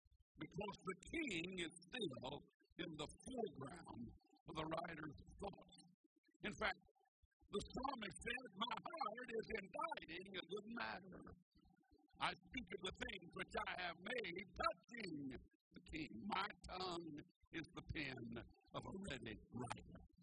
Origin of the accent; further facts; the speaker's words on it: Georgia, United States; born there; now in Tulsa, United States; You know, I was born way down in Georgia.